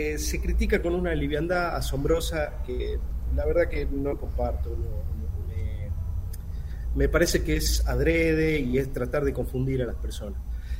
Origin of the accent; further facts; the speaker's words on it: Salta, Argentina; decidí volver a Salta, y siempre triunfando yo como un campeón, apostando al país. porque es mi tierra